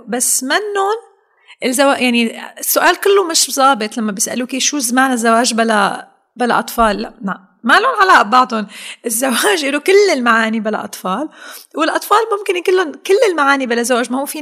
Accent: Syria; نحن عندنا بسوريا بنقول مشان كبرتي

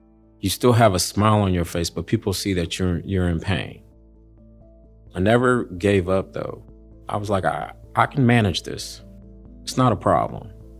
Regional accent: Columbus, Ohio, United States; I grew up here in Columbus, Ohio. Grew up in a two-parent family home, loving mom, loving dad

